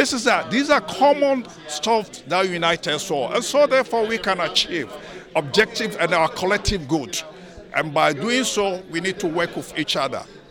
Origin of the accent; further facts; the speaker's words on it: Ghana; born there; I was born in Ghana, and I have experienced the worst of humanity